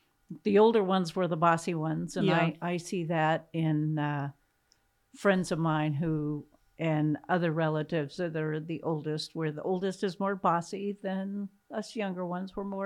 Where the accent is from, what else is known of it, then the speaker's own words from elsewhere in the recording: Anchorage, Alaska, United States; also born or lived in Minchimina; But I was 2.5 when we moved from Minchimina to Anchorage. And because we'd been living out in rural Alaska, where we lived in Anchorage was way out of town.